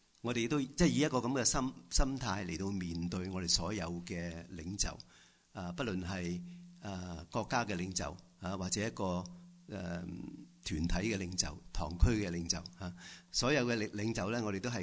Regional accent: China; 我諗我哋中國人咧都唔會話唔熟悉嚇

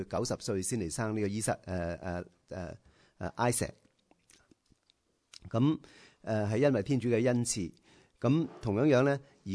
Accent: Hong Kong; 我哋在座嘅咧，多数都系嚟自香港嘅香港人啦。我哋好多都系成长于香港。咁由于我哋喺香港成长，

